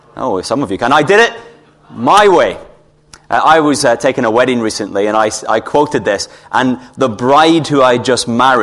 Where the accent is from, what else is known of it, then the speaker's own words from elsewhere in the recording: Scotland, United Kingdom; as a Scotsman who's come over here, I'm going to be romantic on a budget